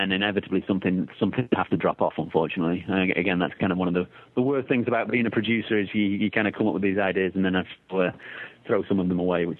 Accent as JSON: {"language": "English", "town": "Manchester", "region": "North West England", "country": "United Kingdom", "said": "I'm from Manchester or from around Manchester"}